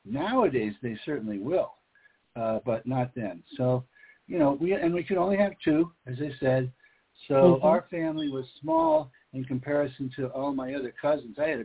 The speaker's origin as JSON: {"language": "English", "town": "New York City", "region": "New York", "country": "United States", "tie": "born there", "said": "But in my case, I was born in New York City, and you could only have 2 kids in New York City."}